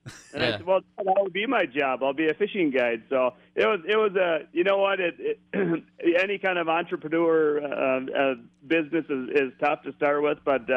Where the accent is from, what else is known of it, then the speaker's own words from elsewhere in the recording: Zumbrota, Minnesota, United States; Yeah. Well, so I was from Zumbrota